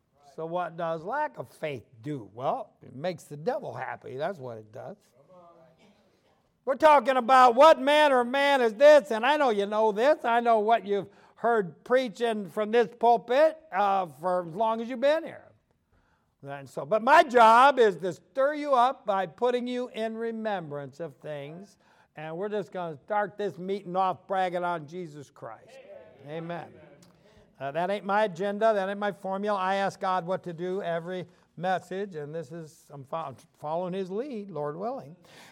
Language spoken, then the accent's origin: English; United States; I'm an American. I like freedom.